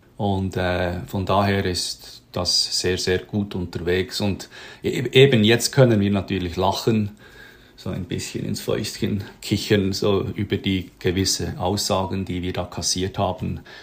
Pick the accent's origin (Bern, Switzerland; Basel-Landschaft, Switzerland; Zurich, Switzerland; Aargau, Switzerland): Bern, Switzerland; wer das Berner Oberland kennt und nicht von dort kommt, so wie ich bin ja aus der Stadt Bern